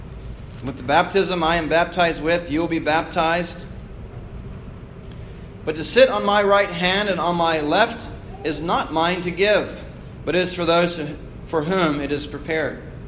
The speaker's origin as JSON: {"language": "English", "town": "Baltimore", "region": "Maryland", "country": "United States", "tie": "born or raised there", "said": "I grew up in Baltimore, Maryland."}